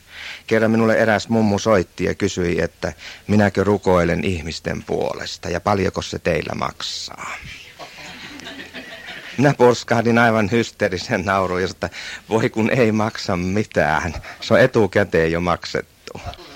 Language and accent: Finnish; Savo, Finland; Ainakin tuolla meillä päin, Savossa päin.